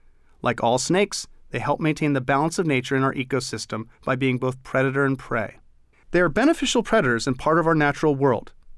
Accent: Baltimore, Maryland, United States; it was my favorite reptile when I was a youngster growing up in Baltimore City.

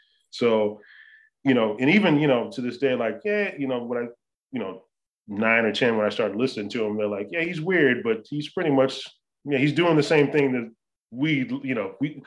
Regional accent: Evanston, Illinois, United States; growing up in Evanston, you know, huge diverse population

